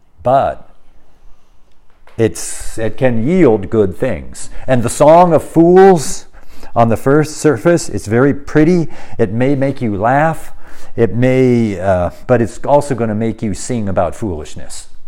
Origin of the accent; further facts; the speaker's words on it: United States; Maybe other countries too, but America, I'm an American, I know America.